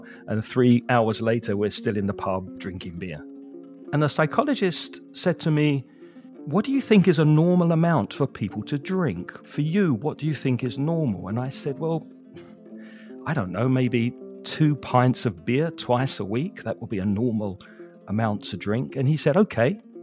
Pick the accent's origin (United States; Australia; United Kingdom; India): United Kingdom; now in Valencia, Spain; Now, I'm British. I'm from the UK. There's a heavy drinking culture there. I grew up in and around pubs most of the time.